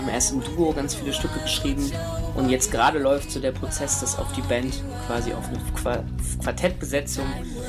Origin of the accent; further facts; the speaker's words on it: Lower Saxony, Germany; wir kommen aus Hannover und Braunschweig